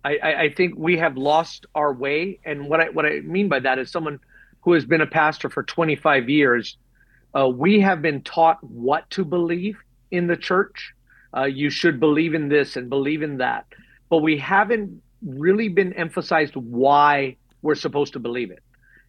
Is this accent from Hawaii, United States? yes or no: yes; Hawaii, United States; Well, I'm from Hawaii, born and raised, born here in 69